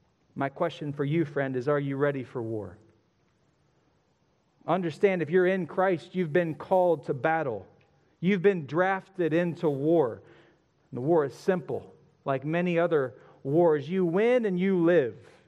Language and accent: English; Hutchinson, Kansas, United States; I'm from Hutchinson. Greatest thing about Hutchinson is the state fair and the food that comes along with it.